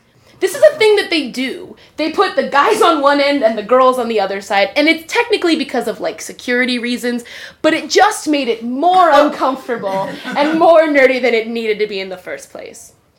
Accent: East Coast, United States; I grew up on the East Coast, and when I got to Chicago, I was stoked about college

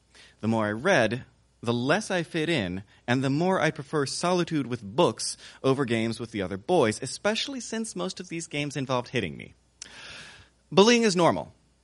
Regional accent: the South, United States; I grew up in the South. My parents didn't make a lot of money

